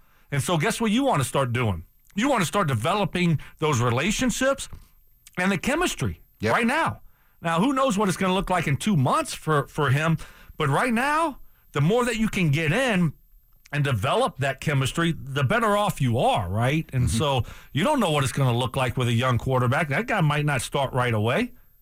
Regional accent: Louisiana, United States; So I thought, because I came from Louisiana Lavi, we had nothing, right? Nothing.

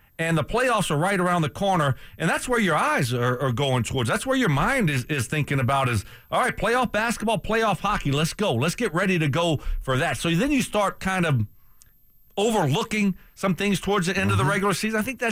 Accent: Louisiana, United States; I'm tired of LSU, and I'm a Cajun

